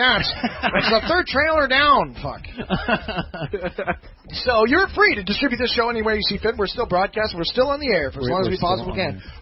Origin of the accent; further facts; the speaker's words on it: Canada; I'm not English, dude. … I come from Canada. I got an Irish heritage.